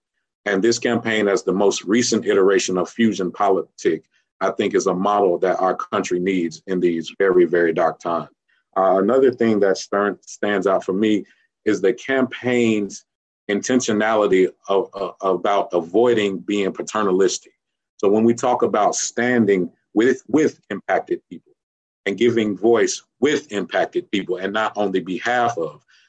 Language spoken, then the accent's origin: English; Durham, North Carolina, United States; I'm from Durham, North Carolina.